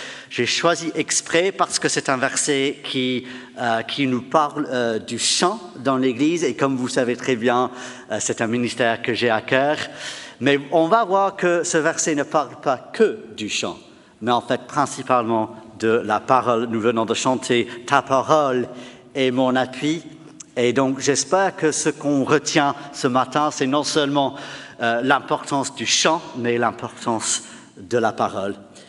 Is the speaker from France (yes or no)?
no; England, United Kingdom; mais je dis ça en tant qu'anglais, donc c'est pareil en Angleterre.